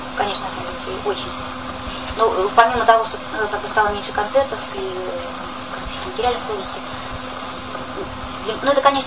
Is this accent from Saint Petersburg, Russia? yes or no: yes; Saint Petersburg, Russia; Вообще-то я родилась в Санкт-Петербурге, там выросла и живу.